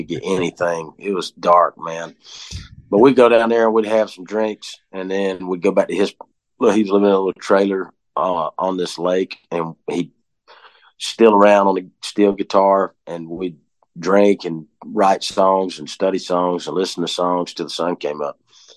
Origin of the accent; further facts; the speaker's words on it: Georgia, United States; But I'm from the South. I'm from Georgia, so I look for the Southern Star.